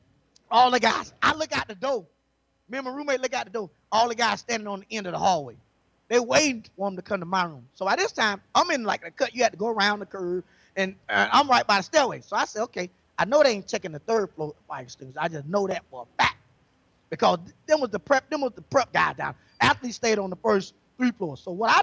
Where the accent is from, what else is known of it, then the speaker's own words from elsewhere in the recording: Florida, United States; I was from South Florida. We woke up on our toes being slick.